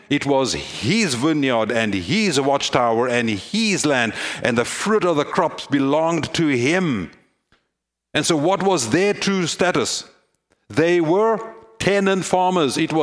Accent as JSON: {"language": "English", "country": "South Africa", "said": "Friends, I come from South Africa"}